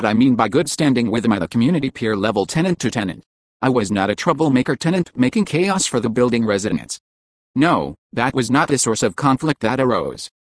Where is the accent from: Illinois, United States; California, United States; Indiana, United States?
California, United States; San Bernardino; I am living here in San Bernardino since my return to my hometown in July 2016